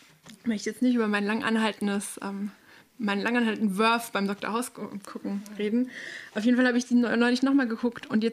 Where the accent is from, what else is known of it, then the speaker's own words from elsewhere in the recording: Spaichingen, Baden-Württemberg, Germany; im Schwimmbad meiner Kindheit in Speichinge, in Schwaben, da habe ich schwimmen gelernt.